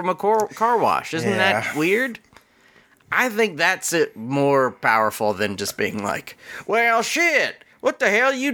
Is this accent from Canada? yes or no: no; Hong Kong; born there; English is a second language; because I was born in Hong Kong.